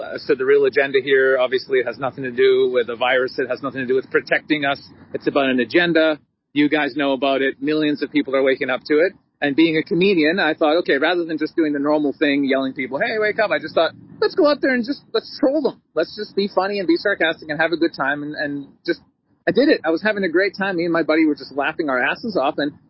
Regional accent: Canada; I've always been proud to be Canadian

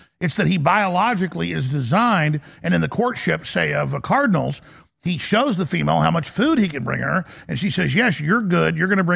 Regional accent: Texas, United States; let me just tell you my experience as a man growing up in Texas with both my grandfathers working, grandma's not working.

